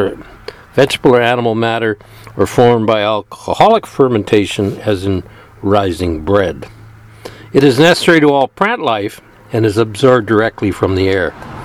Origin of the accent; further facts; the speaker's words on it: British Columbia, Canada; also born or lived in Victoria; I'm a longtime angler in British Columbia. I was born in Victoria, standing by my father's waist when I was 4, coiling line in 2.5 gallon pails.